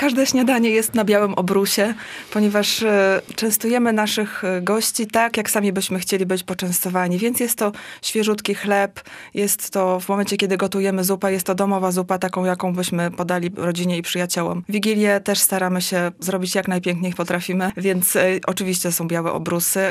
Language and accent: Polish; Sopot, Pomeranian Voivodeship, Poland; ponieważ sama wychowałam się w Sopocie